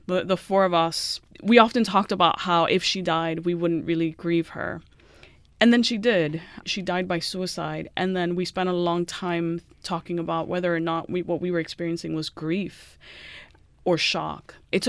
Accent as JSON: {"language": "English", "town": "Miami Beach", "region": "Florida", "country": "United States", "tie": "born or raised there", "said": "And I was a closeted queer kid growing up in Miami Beach, which later became kind of like a gay mecca."}